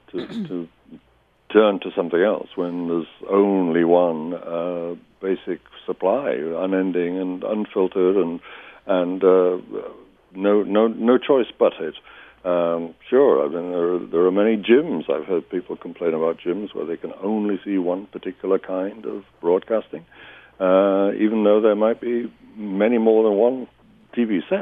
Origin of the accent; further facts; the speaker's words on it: New York, United States; I noticed that you were complimenting my hometown newspaper, the New York Post